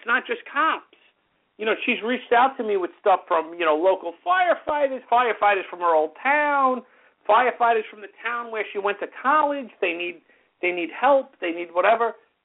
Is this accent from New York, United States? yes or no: yes; New York, United States; And one of them is in my home state of New York.